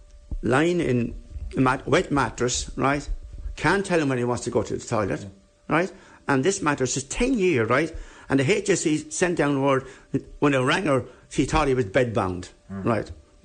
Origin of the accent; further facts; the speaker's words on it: Ireland; They're more colours. We're Irish people.